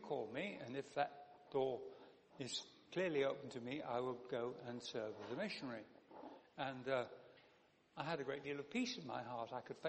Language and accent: English; Sheffield, Yorkshire and the Humber, United Kingdom; Well, I was born and brought up in Sheffield